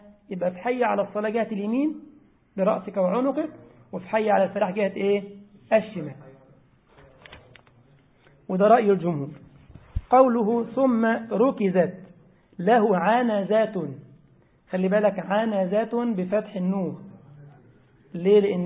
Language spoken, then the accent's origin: Arabic; Egypt; احنا عندنا في مصر النبوت